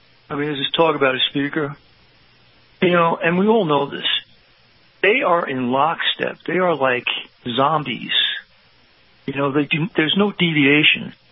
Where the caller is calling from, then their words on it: Henderson, Nevada, United States; I'm calling from Henderson, Nevada.